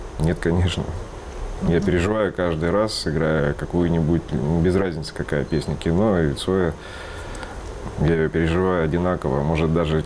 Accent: Kazakhstan; born there; Просто я родился в Казахстане, все.

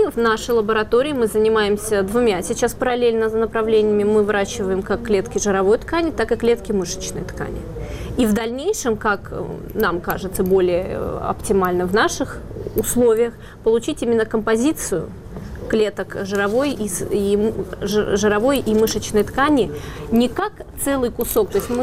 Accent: Russia; И вот я была из России приглашена.

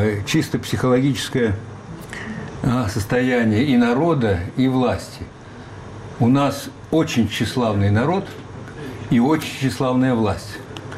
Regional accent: Almaty, Kazakhstan; born there; Я родился в Алма-Ате. Я алматинец.

